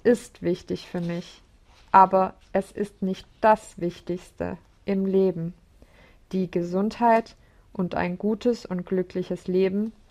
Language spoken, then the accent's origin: German; Athlone, Westmeath, Ireland; German is a second language; Athlone ist meine Heimatstadt und die Leute sind auch sehr freundlich.